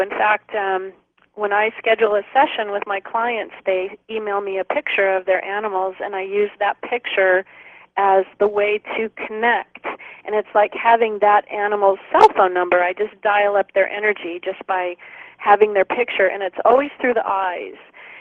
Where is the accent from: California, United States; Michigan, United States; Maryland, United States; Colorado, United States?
California, United States; I grew up in Southern California, just about a half an hour from Disneyland